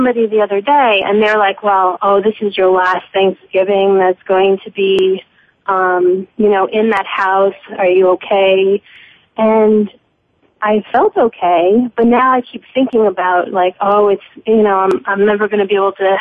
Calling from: New Jersey, United States; So I'm calling in from New Jersey.

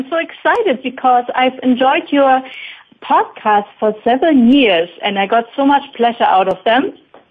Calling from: North Rhine-Westphalia, Germany; I'm calling from a small town close to Cologne.

